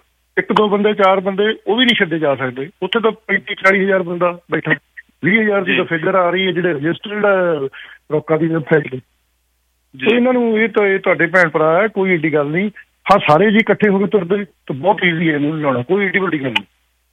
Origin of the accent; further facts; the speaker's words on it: Punjab, India; now in Canada; ਅਸੀਂ ਮਾਣ ਕਰਦੇ ਹਾਂ ਵੀ ਅਸੀਂ ਪੰਜਾਬੀ ਹਾਂ।